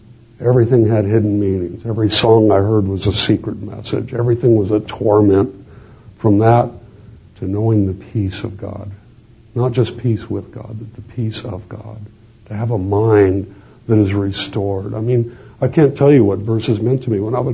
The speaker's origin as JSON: {"language": "English", "town": "Los Angeles", "region": "California", "country": "United States", "tie": "born or raised there", "said": "Now, you have to understand, I grew up in East L.A. Okay, this is a dominantly Spanish neighborhood with Catholics."}